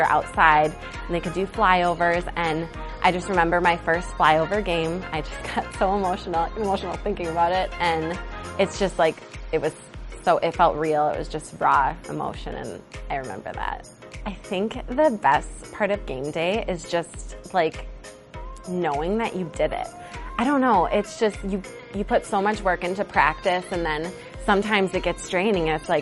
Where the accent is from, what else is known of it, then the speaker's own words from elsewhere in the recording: Lakeville, Minnesota, United States; I'm from Lakeville, Minnesota, and this is my fourth year as an MBC.